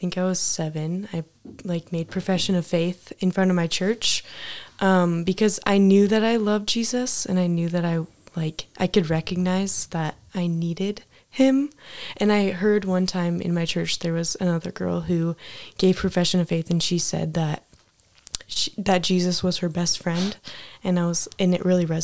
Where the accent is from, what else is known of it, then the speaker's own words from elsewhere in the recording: Lynden, Washington, United States; Yeah, I was born and raised in Linden.